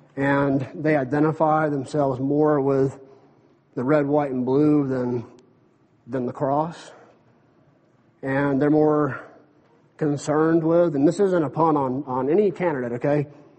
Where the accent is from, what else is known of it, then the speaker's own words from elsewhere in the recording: the South, United States; And as a Southerner and as a guy who grew up in the South and a guy who was very patriotic